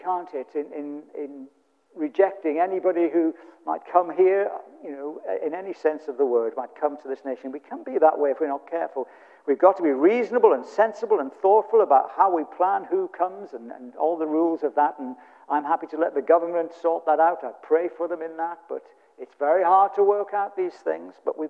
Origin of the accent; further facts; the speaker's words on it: United Kingdom; I love Great Britain. I love being British.